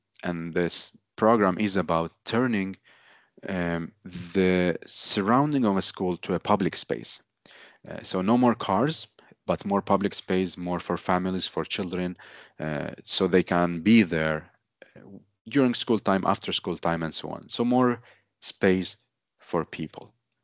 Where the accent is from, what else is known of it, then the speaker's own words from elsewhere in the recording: Iraq; English is a second language; now in Sweden; because I moved from Iraq because of the war to Sweden, to this city. And then we lived in the neighborhood, actually mostly from immigrants.